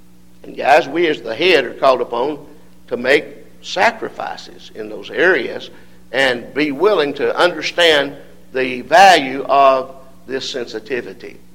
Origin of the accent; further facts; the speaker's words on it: Signal Mountain, Tennessee, United States; when I was growing up in Signal Mountain outside of Chattanooga